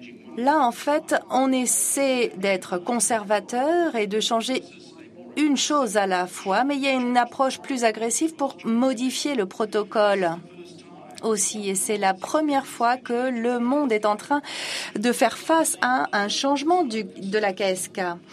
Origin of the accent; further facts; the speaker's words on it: Saudi Arabia; je suis d'Arabie Saoudite.